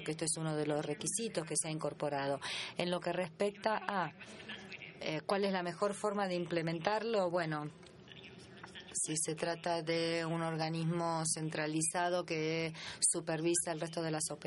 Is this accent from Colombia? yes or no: no; Austria; Spanish is a second language; Bueno, yo vengo de Austria.